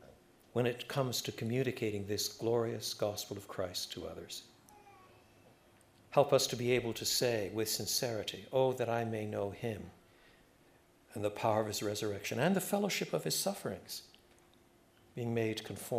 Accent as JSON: {"language": "English", "region": "Quebec", "country": "Canada", "tie": "born or raised there", "said": "I was brought up in French Canada. I was brought up bilingually."}